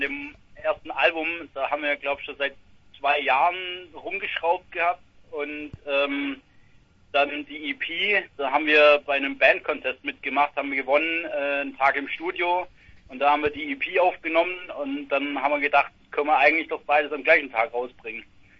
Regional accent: Stuttgart, Baden-Württemberg, Germany; Wir kommen aus dem Raum Stuttgart.

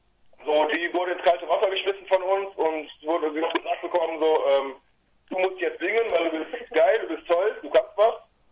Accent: Düsseldorf, North Rhine-Westphalia, Germany; Wir sind auf dem schönen, manchmal schönen Düsseldorf.

